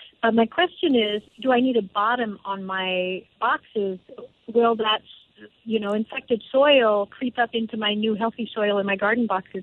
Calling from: Sutter Creek, California, United States; I'm calling from Sutter Creek, California, which is in Northern California in the foothills of the Sierra Nevada.

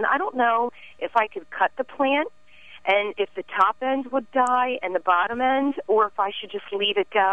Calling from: Norristown, Pennsylvania, United States; I'm calling from Norristown, Pennsylvania.

